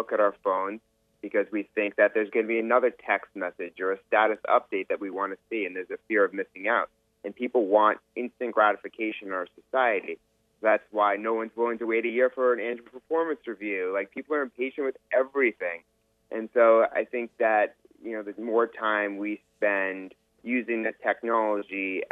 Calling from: New York, United States; New York, New York.

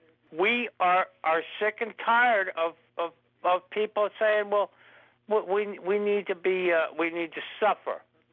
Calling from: New York, United States; I'm calling from Ulster County.

